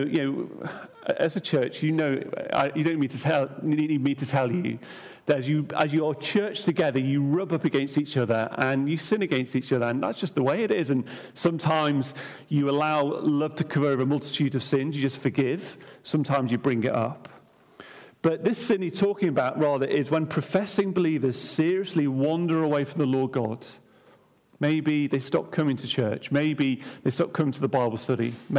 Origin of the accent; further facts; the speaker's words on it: United Kingdom; We often think to ourselves, well, being quite British, it's not my business.